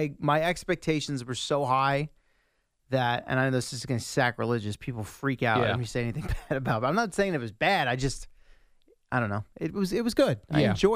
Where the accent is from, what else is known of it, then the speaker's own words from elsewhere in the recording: United States; That's my right as an American